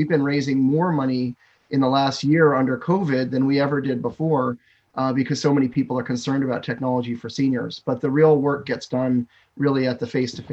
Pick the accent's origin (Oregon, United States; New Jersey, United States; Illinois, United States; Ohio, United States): New Jersey, United States; Asbury Park; I grew up in Asbury Park, New Jersey, on the Jersey Shore.